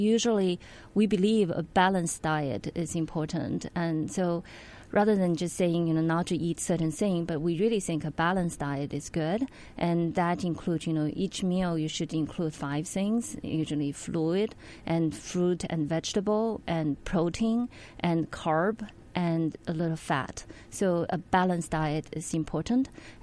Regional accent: China; Well, basically, I grew up in China

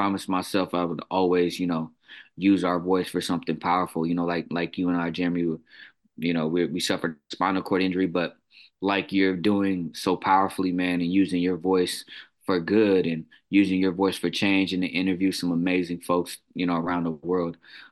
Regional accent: Oakland, California, United States; But I grew up here in San Francisco Bay Area, city of Oakland

